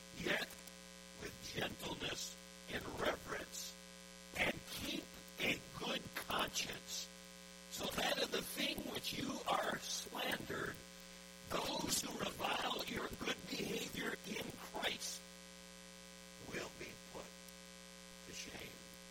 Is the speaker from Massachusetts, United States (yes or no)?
no; San Diego, California, United States; as a little boy growing up in San Diego, California.